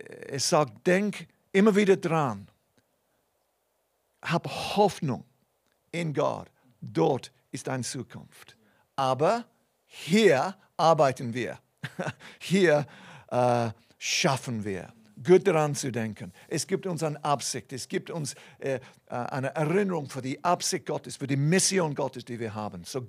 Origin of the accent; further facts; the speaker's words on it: Bern, Switzerland; Ja, das ist unser Heimatsort sozusagen. Mein Pass steht, ist Biglen bei Bern. Ich bin eine stolze Berner, aber ich habe eine höhere Bürgerschaft sozusagen. Ich bin ein Kind Gottes.